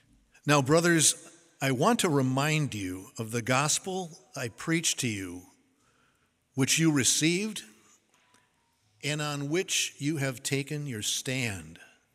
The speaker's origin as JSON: {"language": "English", "region": "Minnesota", "country": "United States", "said": "Hey, I'm from Minnesota, the land of very conservative people."}